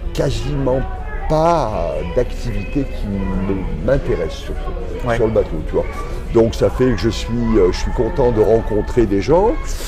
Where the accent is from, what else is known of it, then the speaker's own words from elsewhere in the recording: Auvergne-Rhône-Alpes, France; donc je suis auvergnat d'origine et je suis toujours auvergnat aujourd'hui. Voilà. J'ai 70 ans.